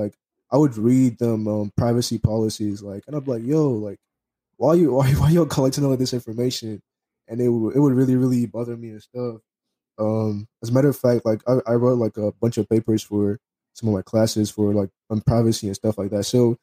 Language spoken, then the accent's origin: English; Lagos, Nigeria; also born or lived in Virginia; now in Dallas, United States; I was born and raised in Nigeria, Lagos, Nigeria. Moved over here a couple of years ago. I lived in Virginia for a little bit, and then later on moved to Texas. I'm currently in Dallas, Texas right now.